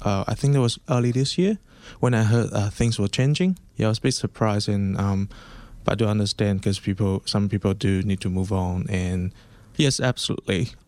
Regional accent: China; English is a second language; So I'm originally from China. I born in China and raised in China.

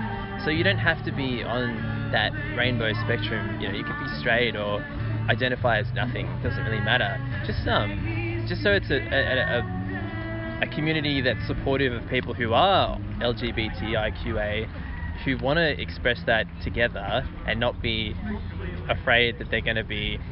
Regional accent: Wangaratta, Victoria, Australia; also born or lived in Melbourne, Australia / Brisbane, Australia; I grew up in Wangaratta, and then I moved to Melbourne for 6 years, then Brisbane for 5 years, and really saw a great culture of support and community in the different capital cities, and thought, I wanted to move back home to Wangaratta to be close to my family

